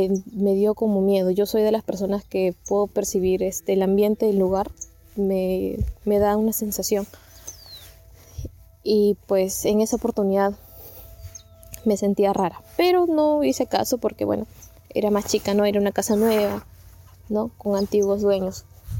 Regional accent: Peru; Yo soy de Perú y escucho tu podcast ya un añito

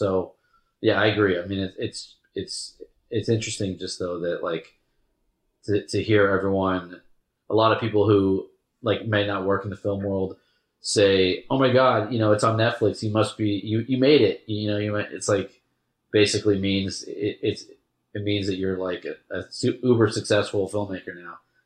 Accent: United States; And that was my whole, like, I'm an American.

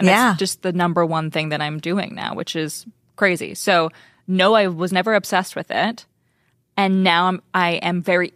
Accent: West Virginia, United States; now in Nashville, United States; I live in Nashville, but I'm from West Virginia originally.

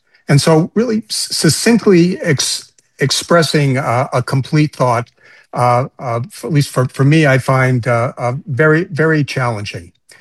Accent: Boston, Massachusetts, United States; My influences growing up in the Boston area, we had a radio station, WBCN

